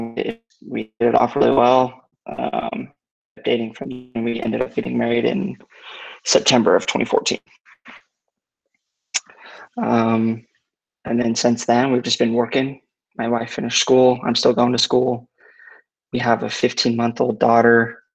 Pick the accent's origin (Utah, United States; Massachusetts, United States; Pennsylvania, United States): Utah, United States; Spanish Fork; I grew up in Spanish Fork.